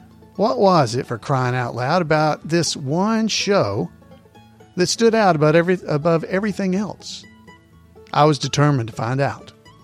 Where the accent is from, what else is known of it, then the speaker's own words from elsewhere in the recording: Deep South, United States; Yes, I grew up in the Deep South, much like the characters in Mayberry.